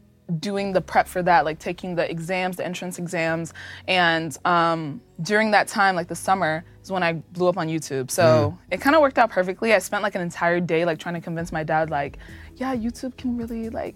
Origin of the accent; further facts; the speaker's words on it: Nigeria; I'm Nigerian.